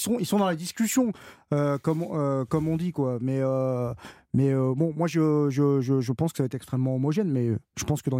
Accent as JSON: {"language": "French", "country": "France", "said": "on est français, on est frondeurs"}